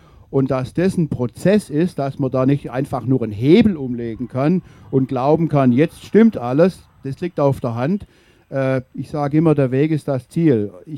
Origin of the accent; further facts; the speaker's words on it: Tübingen, Baden-Württemberg, Germany; aber in meiner Heimatstadt Tübingen ist es eine bare Selbstverständlichkeit